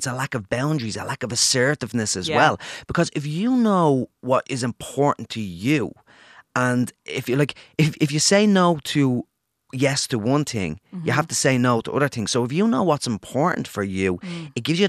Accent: Ireland; And being Irish, I'd like to say that we're really sound, nice people in general

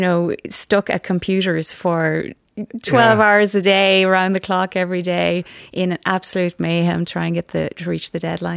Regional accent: Kilconnell, Connacht, Ireland; I'm from East Galway. I'm from a village called Kilconnell.

